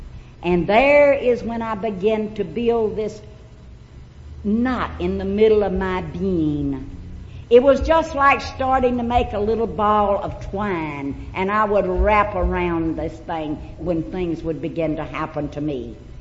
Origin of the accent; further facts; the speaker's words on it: Arkansas, United States; I was born and raised in Arkansas.